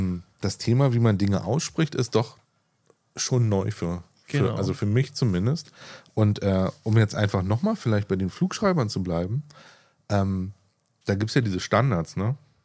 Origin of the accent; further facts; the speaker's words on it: Berlin, Germany; Ja, also ich komme ja nur aus dem Süden von Neukölln.